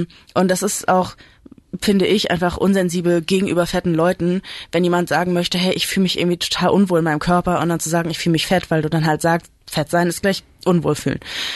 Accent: Southern Germany, Germany; accent: Baden dialect; ich komme aus Süddeutschland und der Name ist halt in badischem Dialekt.

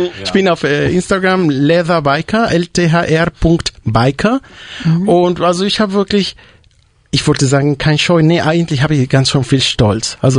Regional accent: Hamburg, Germany; Wir sind aus Hamburg

